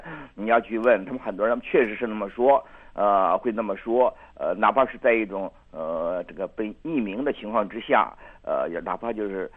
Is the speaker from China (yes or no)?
yes; China; 因为你想，我都是从中国来的人嘛